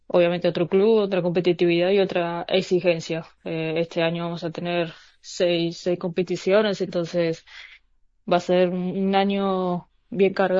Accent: Uruguay; moved away as an adult; now in Porto Alegre, Brazil; Obviamente cuando yo me fui de Uruguay para Brasil en sí, para Porto Alegre, obviamente prácticamente 21 años, ya hoy en día con 23.

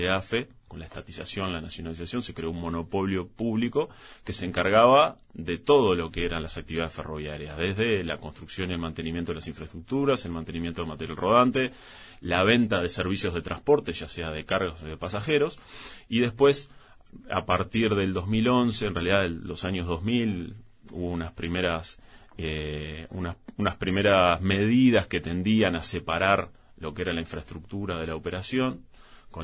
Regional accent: Montevideo, Uruguay; Yo soy del noroeste de Peñarol, del noroeste de Montevideo, ahí Alberto Peñarol. Fui a la escuela de Peñarol frente a los talleres de AFE en Peñarol

